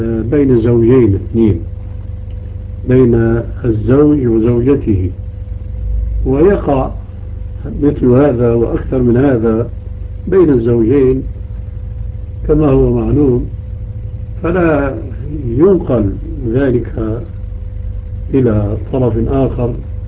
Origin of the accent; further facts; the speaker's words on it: Syria; الذي يتسمى به بعض الناس عندنا في سوريا يسمون